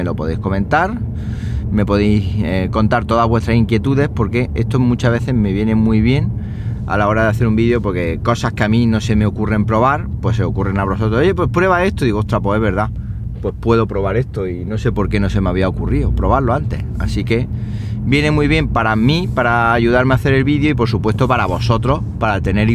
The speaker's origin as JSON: {"language": "Spanish", "town": "Siles", "region": "Andalusia", "country": "Spain", "tie": "born or raised there", "said": "este fin de semana he estado en Siles en mi pueblo. Siles es un pueblo de Jaén, un pueblo que está muy, muy bonito. O sea, no es porque yo sea de allí, que también, pero es un pueblo que está metido entre montañas."}